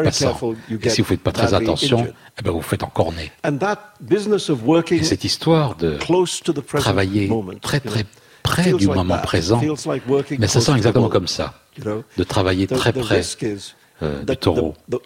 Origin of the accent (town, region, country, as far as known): Mumbai, Maharashtra, India; born or raised there